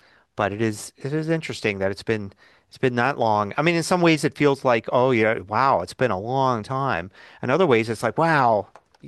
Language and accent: English; Philadelphia, Pennsylvania, United States; I do remember, since I grew up in Philadelphia, 1976 was a big year